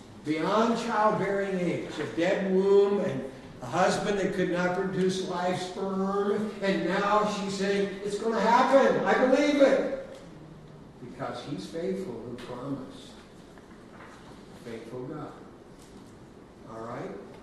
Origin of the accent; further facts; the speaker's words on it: Amarillo, Texas, United States; born there; also born or lived in Colorado; I was born in Amarillo, Texas, at a very early age. Dad was a farmer, my wife's dad's a farmer. And we moved to Texas, from Texas to Colorado when I was just about 1 year of age